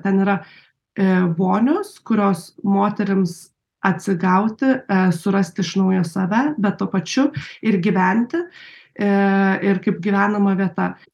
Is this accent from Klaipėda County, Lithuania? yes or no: yes; Klaipėda, Klaipėda County, Lithuania; aš pati esu iš Klaipėdos ir mačiau šį procesą gyvai, augusi tenai